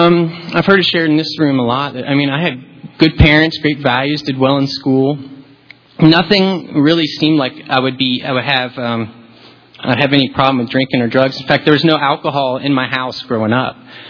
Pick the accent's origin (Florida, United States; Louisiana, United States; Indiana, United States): Florida, United States; Vero Beach; Like I said … I'm an alcoholic. I'm from Vero Beach, Florida.